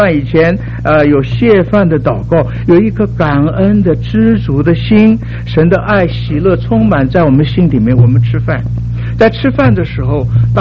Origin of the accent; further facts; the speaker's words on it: China; 我说这个还是我们中国人比较会吃啊。